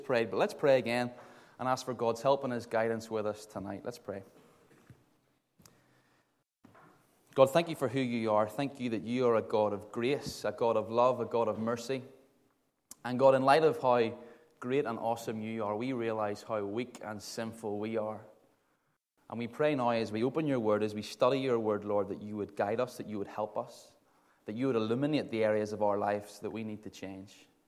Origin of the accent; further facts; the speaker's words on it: Ballymena, Northern Ireland, United Kingdom; 22 years old, from Ballymena, as you've heard. Hopefully you can't hear it in my accent.